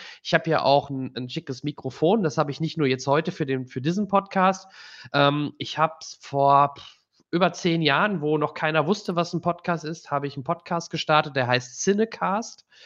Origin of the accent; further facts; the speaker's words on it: Soest, North Rhine-Westphalia, Germany; komme aus Soest, bin dort auch geboren, gebürtiger Soester.